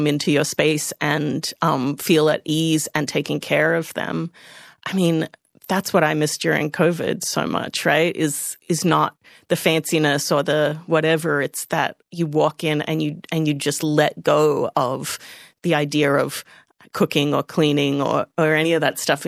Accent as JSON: {"language": "English", "town": "Melbourne", "region": "Victoria", "country": "Australia", "said": "Or is all of my interestingness just that I'm from Melbourne? You know, I just am a normal Melbourne person."}